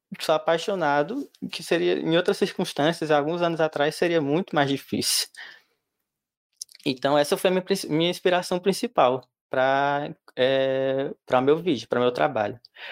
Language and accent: Portuguese; Salgueiro, Pernambuco, Brazil; born there; Eu nasci em Salgueiro, moro aqui há muitos anos já